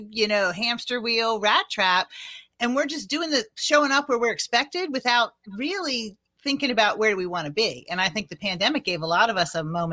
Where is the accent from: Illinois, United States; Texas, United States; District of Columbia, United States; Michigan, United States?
District of Columbia, United States; Washington; I'm from Washington, D.C., you know, where the answer to the question, you know, who are you, is always what do you do?